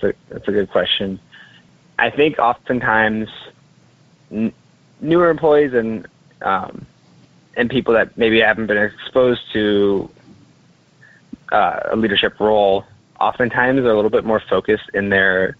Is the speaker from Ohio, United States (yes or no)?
yes; Cincinnati, Ohio, United States; I am a software developer at Epic, which is a healthcare software company. I grew up in Cincinnati, Ohio, and graduated from Miami with a degree in computer science in 2014.